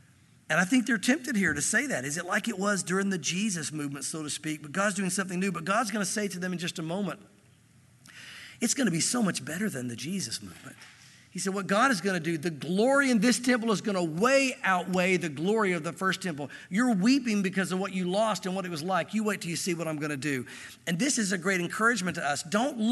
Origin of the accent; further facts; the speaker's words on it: the South, United States; I grew up in the South, and there's nothing, I totally understand it, and I get it.